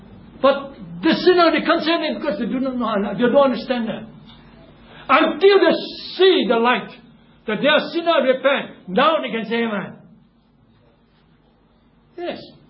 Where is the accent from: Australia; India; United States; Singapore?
Singapore; I'm from Singapore.